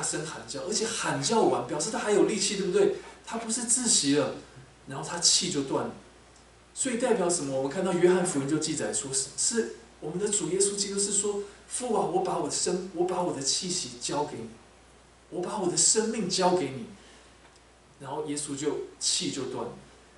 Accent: China; 就好像我们中国人会公开的游街，对不对？

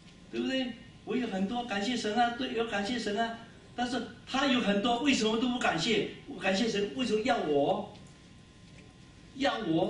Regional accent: Taiwan; moved away; 我们从台湾来这边带着多少？带着两个皮包，对吗？上飞机。

